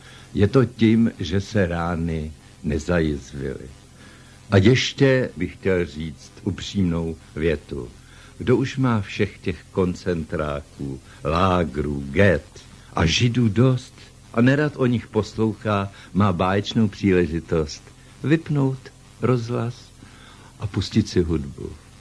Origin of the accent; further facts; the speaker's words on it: Plzeň, Plzeň Region, Czechia; Narodil jsem se v Plzni v roce 24 ve Veleslavínově ulici 23, na rohu Dominikánské také, přesně to byl rohový dům